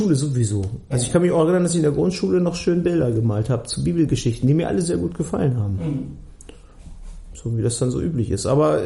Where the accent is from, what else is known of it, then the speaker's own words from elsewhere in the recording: Munich, Bavaria, Germany; Und dann sind wir ja nach Bayern gezogen. Also ich bin ja in München groß geworden